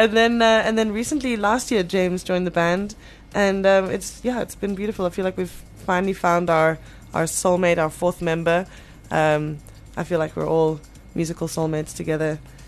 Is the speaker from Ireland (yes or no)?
no; Cape Town, Western Cape, South Africa; You know, we're from Cape Town, and at least the wind wasn't cold.